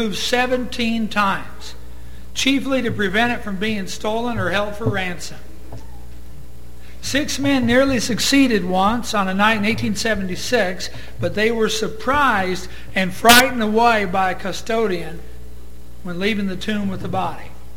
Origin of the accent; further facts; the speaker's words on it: Nebraska, United States; born there; also born or lived in Iowa / Texas; Jana and I have resided in many places in our lives. She was born in Virginia, and I was born in Nebraska.